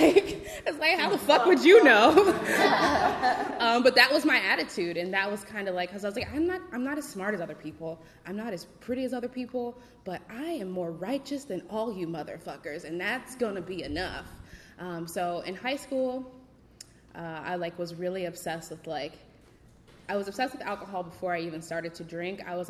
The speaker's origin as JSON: {"language": "English", "region": "Midwest", "country": "United States", "said": "So I'm from the Midwest, the mid-Midwest, where, like, the Bible Belt meets the Rust Belt. So, like, you know, salt of the earth people."}